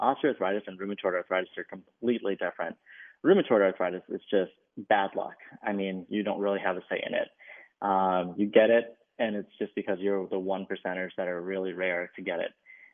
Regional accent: Minneapolis, Minnesota, United States; I grew up in Minneapolis, Minnesota. Went to medical school in Chicago, and then just slowly made my way back.

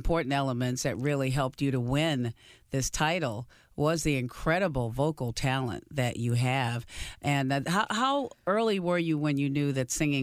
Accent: Hampton, Virginia, United States; Because, you know, when we grew up in Hampton, Virginia, I mean, this was such an important part of what you did.

